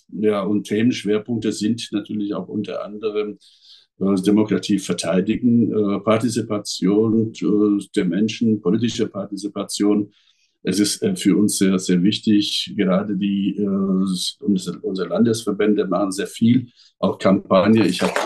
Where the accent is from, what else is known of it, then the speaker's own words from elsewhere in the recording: Fellbach, Baden-Württemberg, Germany; Ich komme aus einer Stadt aus Baden-Württemberg bei Stuttgart und Fellbach.